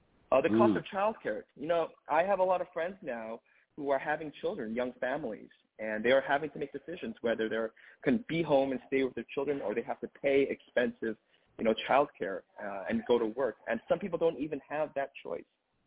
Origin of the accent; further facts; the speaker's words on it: Los Angeles, California, United States; I'm running to represent, you know, the very community where I was born and raised here in Koreatown.